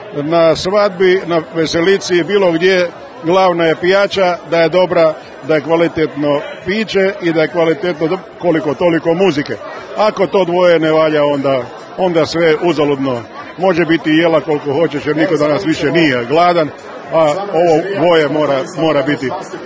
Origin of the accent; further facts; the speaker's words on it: Jastrebarsko, Zagreb County, Croatia; I drago nam je da se to održava baš tu kod nas u Jaski